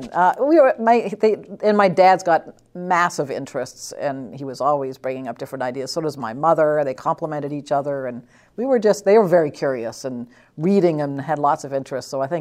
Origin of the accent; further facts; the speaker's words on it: Canada; I'm from Canada.